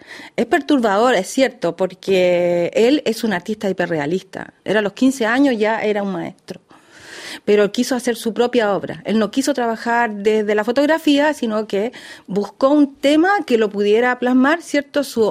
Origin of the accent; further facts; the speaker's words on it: Chile; Eso es lo que más a mí me emociona como chilena, de estar acá con los artistas de Valparaíso, de Chile